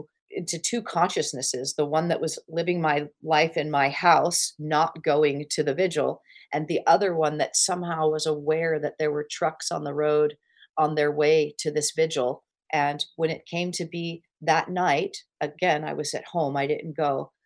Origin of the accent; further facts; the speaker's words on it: Las Vegas, Nevada, United States; I grew up in Las Vegas. My dad managed bands there.